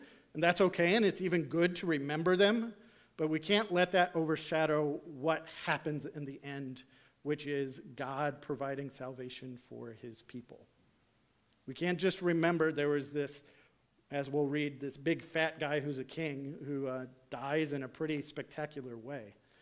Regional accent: Illinois, United States; now in Philadelphia, United States; If you don't know me, I'm originally from Illinois, so I like the Cubs.

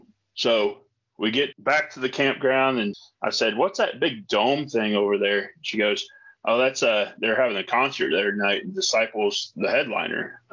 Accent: Ohio, United States; I grew up in Ohio. I grew up Christian mom and dad.

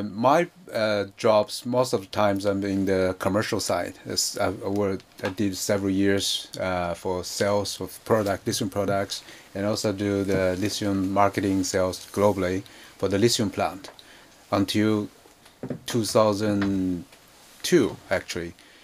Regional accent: Urumqi, Xinjiang, China; English is a second language; also born or lived in Beijing; Yeah, I grew up in the Xinjiang province. I born in Xinjiang, Urumqi.

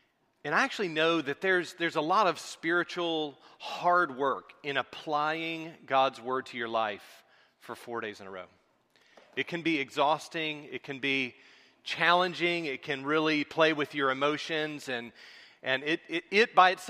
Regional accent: Georgia, United States; accent: South Georgia; But in my South Georgia accent at the time, I was singing this.

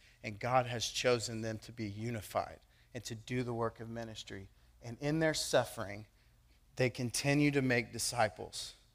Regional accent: United States; I was a Marine. I am a born American. I'm super proud that I'm an American.

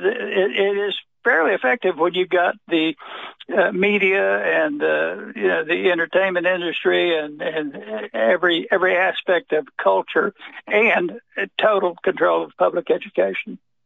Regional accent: Oklahoma, United States; I grew up in Stevens County. In 1962, I was president of the Stevens County Teenage Republicans.

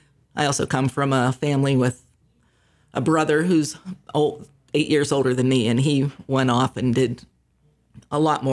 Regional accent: West Virginia, United States; is one of the oldest traditional songs I grew up with back in West Virginia.

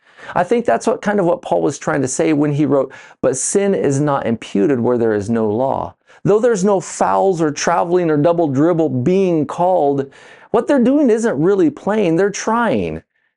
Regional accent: Colorado, United States; born there; I was born in Colorado. I didn't get to decide that.

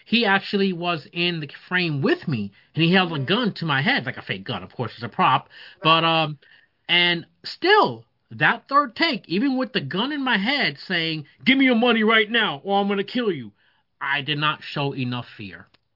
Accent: India; I had to do it in a Indian accent. Because, you know, I'm Indian

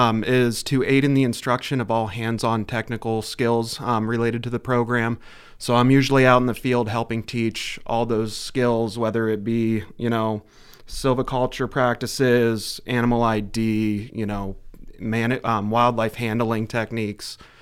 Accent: Mount Jewett, Pennsylvania, United States; now in Ridgway, United States; I'm originally from Mount Jewett, Pennsylvania, but currently reside in Ridgeway, PA

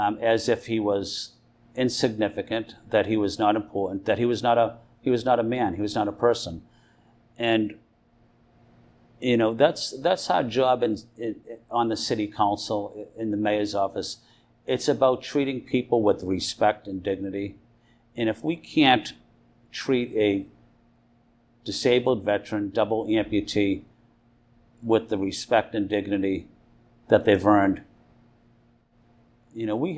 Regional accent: Boston, Massachusetts, United States; That's not how I was raised in South Boston.

